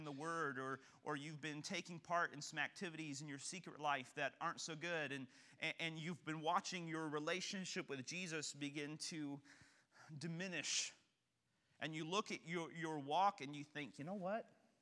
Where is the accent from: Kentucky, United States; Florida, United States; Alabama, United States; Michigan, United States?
Kentucky, United States; Oh, I am from Kentucky, and there is only one sport in Kentucky.